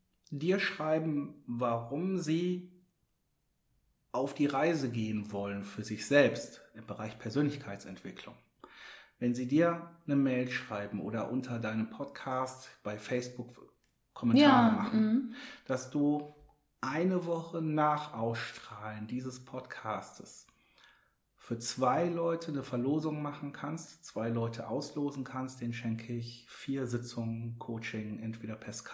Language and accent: German; Hamburg, Germany; Als Hamburger kennt man das Wetter.